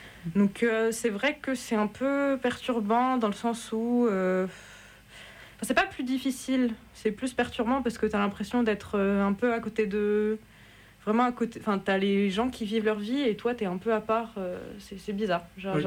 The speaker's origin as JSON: {"language": "French", "country": "France", "tie": "born or raised there", "said": "Je suis née en France, mais mes deux parents sont tunisiens."}